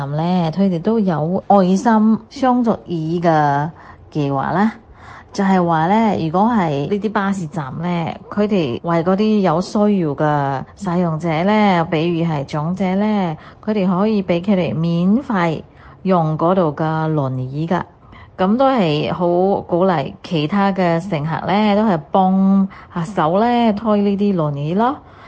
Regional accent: Singapore; 我是新加坡的

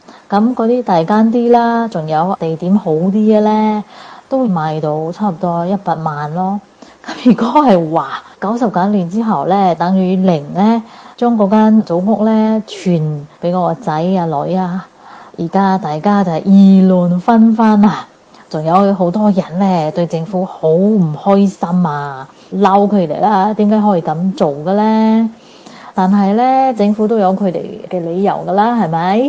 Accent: Singapore; 各位哥哥姐姐大家好，我是新加坡的

